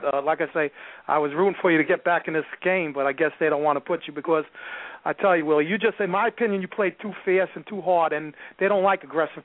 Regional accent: Staten Island, New York, United States; Hi, JoJo. I'm from Staten Island, right where you're

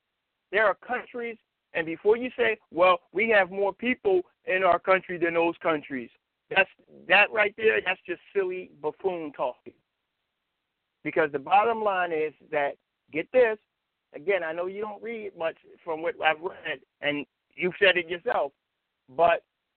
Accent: Philadelphia, Pennsylvania, United States; Philadelphia, where my hometown, has one of the highest on the planet

